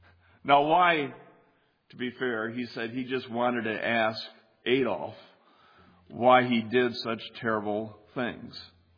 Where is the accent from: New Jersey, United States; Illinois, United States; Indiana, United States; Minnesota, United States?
Illinois, United States; I'm from Illinois.